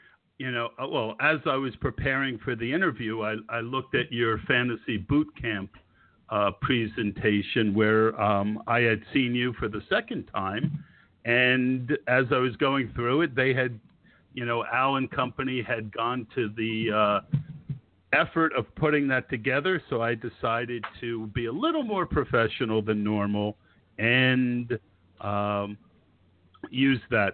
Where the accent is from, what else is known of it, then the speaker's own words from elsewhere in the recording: Scotch Plains, New Jersey, United States; I grew up in Scotch Plains, so about an hour north of you.